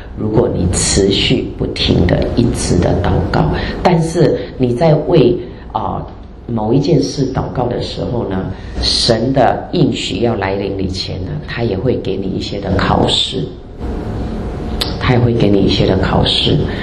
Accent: China; 特别是我们中国人

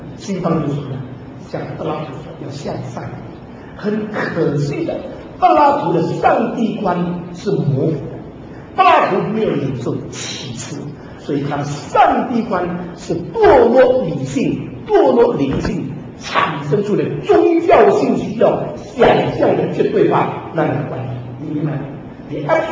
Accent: China; 所以你不能因为我是中国人

